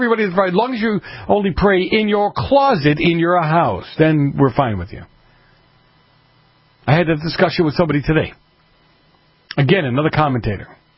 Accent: Boston, Massachusetts, United States; You know, I used to joke that I'm from Boston, and I'm from the city.

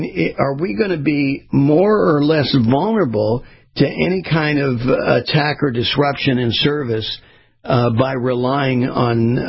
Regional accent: California, United States; I grew up on the West Coast in Orange County, California, where I spent my latter years in my life and experience in the Golden State.

